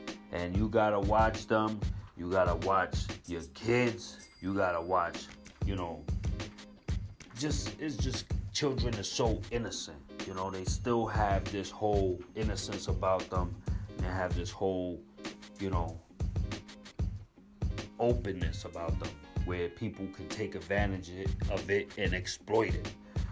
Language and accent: English; Bronx, New York, United States; You know, if anybody and everybody knows, I'm from the Bronx, born and raised.